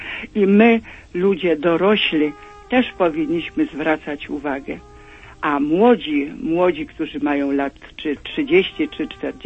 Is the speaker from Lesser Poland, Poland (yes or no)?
no; Warsaw, Masovian Voivodeship, Poland; jestem z Warszawy.